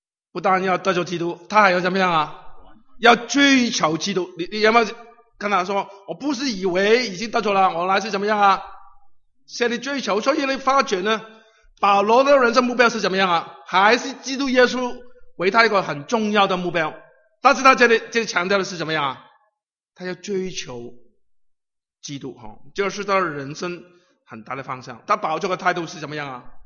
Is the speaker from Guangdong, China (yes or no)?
yes; Guangdong, China; 我们广东人呢，有个习惯，对不对？